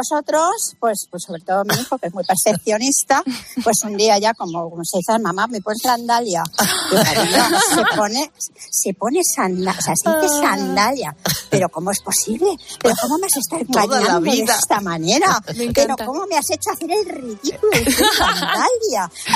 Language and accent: Spanish; Madrid, Community of Madrid, Spain; yo soy muy madrileño.